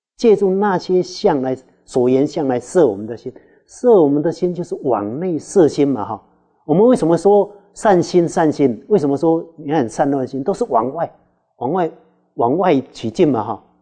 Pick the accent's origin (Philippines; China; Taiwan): China; 所以我们中国人